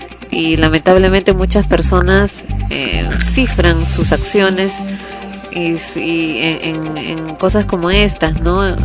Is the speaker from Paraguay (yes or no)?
no; Peru; born there; No soy extranjera. Nací en Perú, vivo en Perú